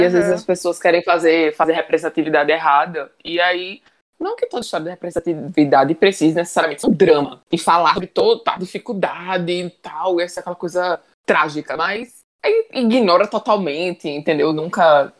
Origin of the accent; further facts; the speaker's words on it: Maceió, Alagoas, Brazil; Oi, gente … falando diretamente de Maceió, aprovando o sotaque. Já me disseram que é bem forte.